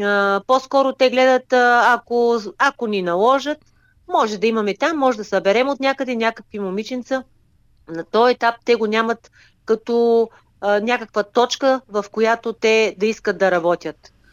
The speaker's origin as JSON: {"language": "Bulgarian", "town": "Varna", "region": "Varna Province", "country": "Bulgaria", "said": "като по-голямото ядро ние сме си от Варна, момичетата"}